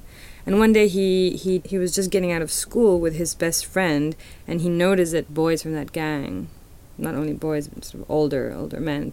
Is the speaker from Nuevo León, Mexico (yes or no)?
no; Mexico City, Mexico; For example, I'm a Chilanga, which means I'm from Mexico City.